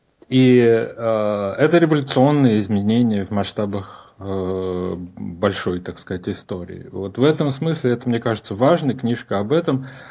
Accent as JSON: {"language": "Russian", "region": "Moscow", "country": "Russia", "tie": "born or raised there", "said": "Высокий модернизм достиг, на мой взгляд, своей вершины в микрорайонах, как Беляево, в котором я вырос. Я из Москвы, из Беляева."}